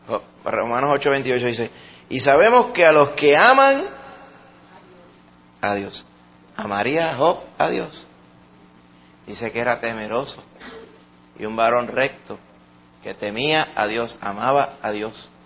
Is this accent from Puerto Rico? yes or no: yes; Puerto Rico; Porque somos puertorriqueños. El puertorriqueño quiere, le gusta que vaya un médico